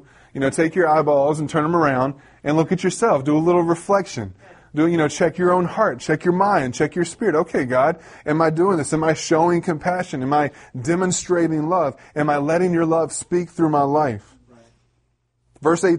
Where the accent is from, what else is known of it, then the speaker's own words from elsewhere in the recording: Richmond, United States; also born or lived in Portland; I lived in Portland. I grew up in Richmond area. I've been all over the place, but I'd never been to Montana.